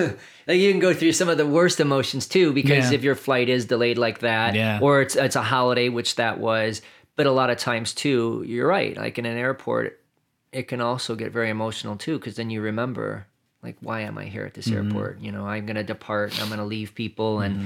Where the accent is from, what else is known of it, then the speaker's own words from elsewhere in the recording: Indiana, United States; I grew up in the Chicago area in Indiana, the suburbs there.